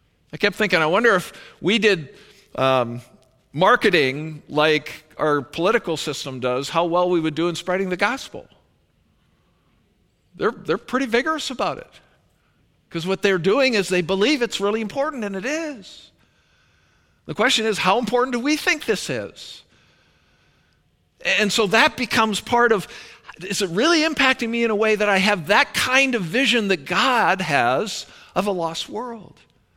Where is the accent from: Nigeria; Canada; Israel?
Canada; Because I'm Canadian.